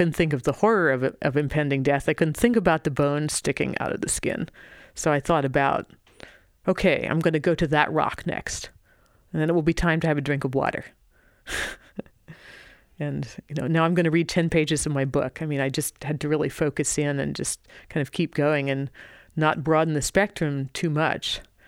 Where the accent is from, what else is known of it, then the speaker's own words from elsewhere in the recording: United States; I thought about food, but, you know, I'm an American.